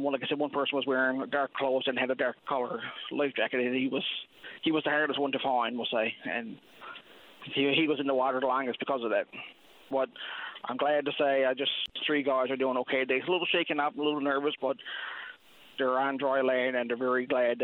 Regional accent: Chapel Arm, Newfoundland and Labrador, Canada; So I'm from Chapel Arm, so some phone calls locally, I found out that three men were picked up out of the water and were being transported to the local wharf in Chapel Arm.

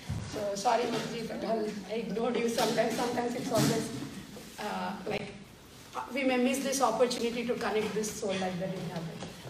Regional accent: New Jersey, United States; Hare Krishna. … from Central New Jersey.

